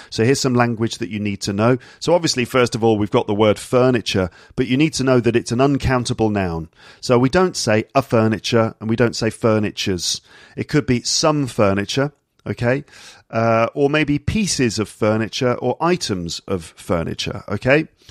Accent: London, United Kingdom; I'm an English teacher from London, and this is my podcast for learners of English

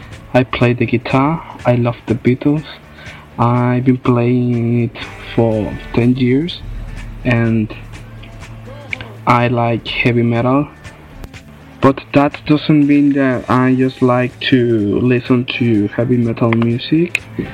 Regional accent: Monterrey, Nuevo León, Mexico; English is a second language; I'm from Monterrey, Mexico.

